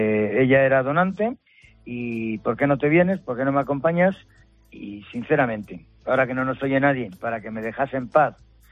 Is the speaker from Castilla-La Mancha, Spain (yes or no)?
yes; Socuéllamos, Castilla-La Mancha, Spain; born there; now in Burgos, Spain; Yo llevo 47 años en Burgos, pero nací en un pueblo de Ciudad Real que se llama Socuéllamos.